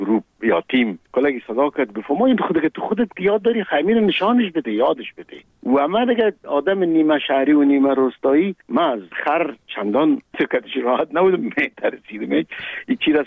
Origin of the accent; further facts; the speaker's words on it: Kabul, Afghanistan; moved away; ما در کابل به دنیا آمدیم، در چهاردی کابل